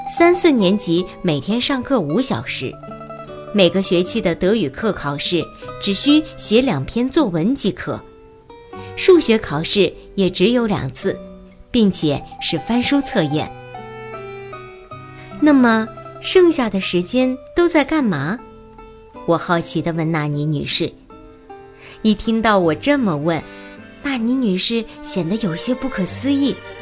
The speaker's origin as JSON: {"language": "Chinese", "country": "China", "said": "我们来自中国，中国人打乒乓球很厉害"}